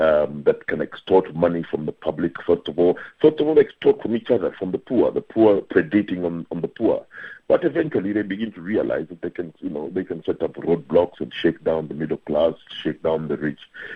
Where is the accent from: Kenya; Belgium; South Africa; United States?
Kenya; But I'm just saying that I'm more proud of being a Kenyan and being an African and being a global citizen.